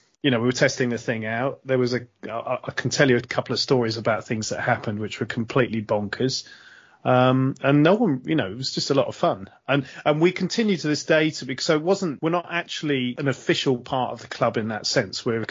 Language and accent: English; Southampton, South East England, United Kingdom; Well, I mean, you know, if you grow up in the city, you don't really have a choice, do you? So I'm from Southampton, and I used to go to the Dale, obviously at St Mary's now.